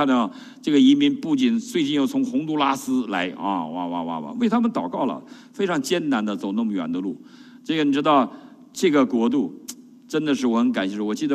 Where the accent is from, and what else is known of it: China